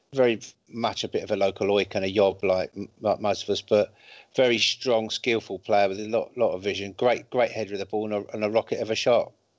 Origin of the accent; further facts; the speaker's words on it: London, United Kingdom; I grew up in North London, and then I moved across to South West London, and we lived in South Kent.